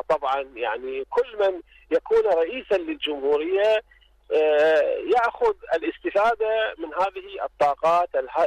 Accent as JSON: {"language": "Arabic", "country": "Iran", "second_language": "Arabic", "said": "ولكن هنا في بلدنا إيران"}